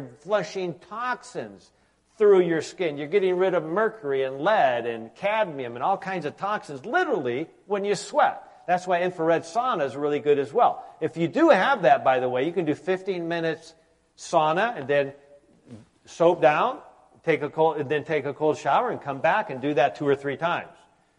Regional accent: Michigan, United States; You know, you're from Wisconsin. I'm from Michigan.

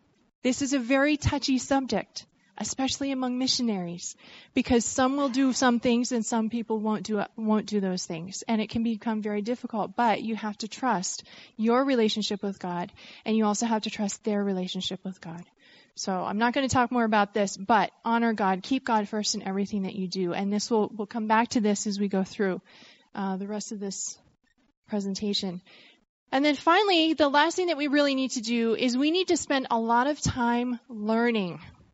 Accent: Vermont, United States; I grew up in Vermont, and none of my family had really been out of the States.

